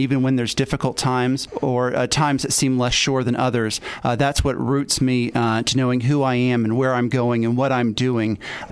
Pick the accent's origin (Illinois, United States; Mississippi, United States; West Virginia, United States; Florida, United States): Florida, United States; Jacksonville; also born or lived in Georgia; I grew up in Jacksonville, Florida, and spent most of my life there, and then went to college in Georgia.